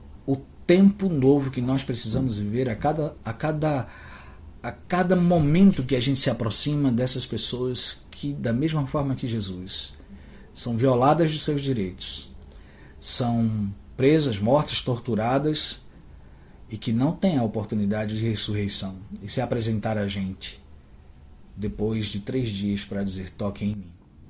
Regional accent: Pernambuco, Brazil; now in Goiânia, Brazil; sou nordestino pernambucano, morando em Goiânia.

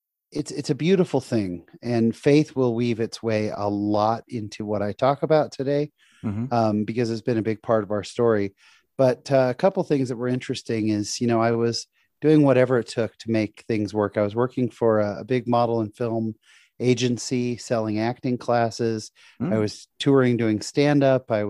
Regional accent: San Jose, California, United States; I was raised in San Jose, California. My wife is also from the Bay Area.

